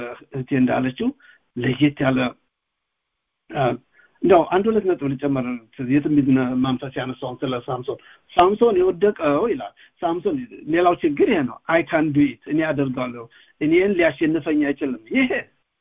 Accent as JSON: {"language": "Amharic", "town": "Kombolcha", "region": "Amhara", "country": "Ethiopia", "tie": "born or raised there", "said": "እኛ ያደግንበት ከተማ ኮምቦልቻ ይባላል።"}